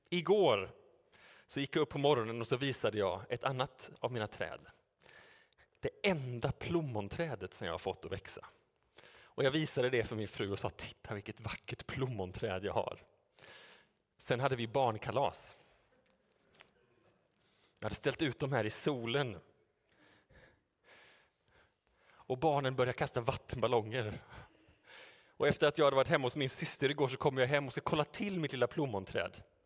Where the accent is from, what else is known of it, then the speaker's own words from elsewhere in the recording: Uddevalla, Västra Götaland County, Sweden; Jag har gjort det hemma där jag bodde när jag var liten på Sunningen i Uddevalla.